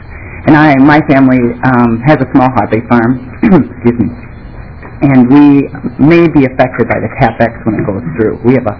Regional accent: Denison, United States; I'm from Denison area also, down south.

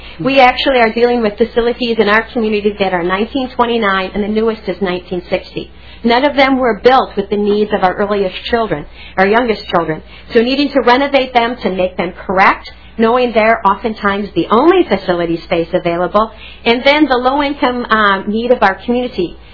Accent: St. James, Minnesota, United States; from St. James, Minnesota in Watonwan County.

